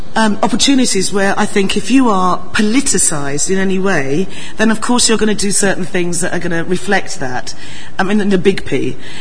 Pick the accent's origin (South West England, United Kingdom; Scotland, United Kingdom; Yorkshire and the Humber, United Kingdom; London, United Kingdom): London, United Kingdom; Brixton; born there; I was born in Brixton. That ain't that exotic or unique.